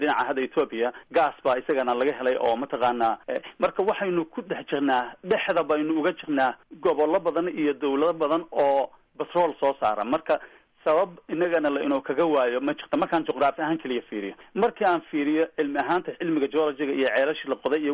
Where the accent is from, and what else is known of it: Galkayo, Mudug, Somalia; born there